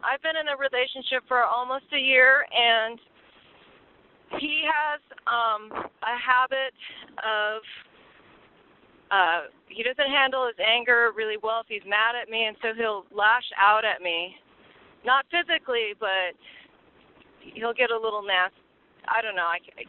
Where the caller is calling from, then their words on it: Los Angeles, California, United States; I'm calling from Los Angeles.